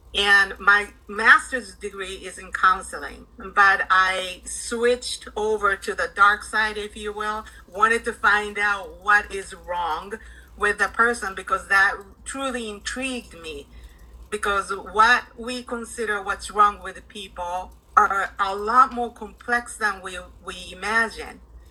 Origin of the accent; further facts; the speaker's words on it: Japan; which I didn't because I was from Japan.